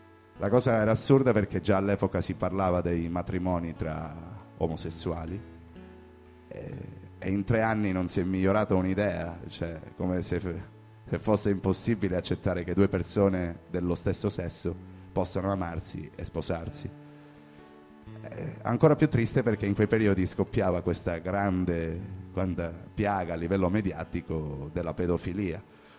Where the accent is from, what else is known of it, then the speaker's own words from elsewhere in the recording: Rosarno, Calabria, Italy; quando nella mia terra, a Rosarno, si sparava per gioco